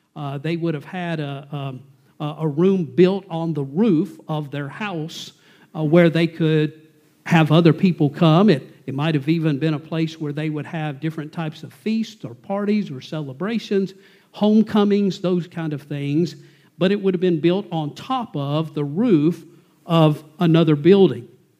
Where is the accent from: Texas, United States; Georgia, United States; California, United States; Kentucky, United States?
Georgia, United States; McDonough; sometimes my hometown of McDonough is lumped in as part of Atlanta.